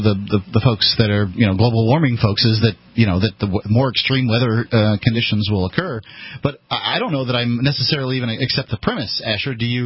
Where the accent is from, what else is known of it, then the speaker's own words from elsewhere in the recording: Sarasota, Florida, United States; I mean, I'm from Sarasota, Florida, and red tide absolutely is occurring on a far more frequent basis than it was